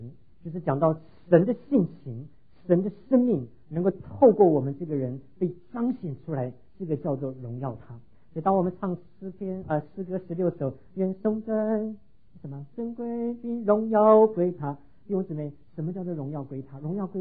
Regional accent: Taiwan; now in United States; 我在台湾离开台湾前最大的也不过就是这么大啊。

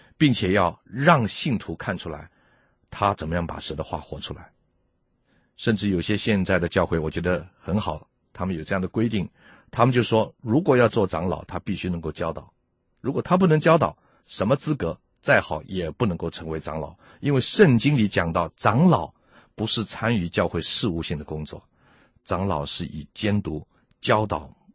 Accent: China; 我们中国人喝酒的时候是干杯啊干杯啊，一瓶一瓶的灌哈

